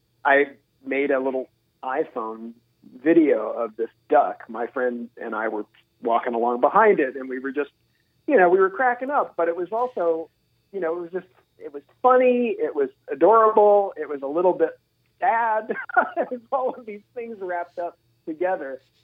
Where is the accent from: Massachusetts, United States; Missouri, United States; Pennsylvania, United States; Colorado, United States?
Pennsylvania, United States; Philadelphia; also born or lived in New Jersey / Virginia; I'm from outside of Philadelphia originally.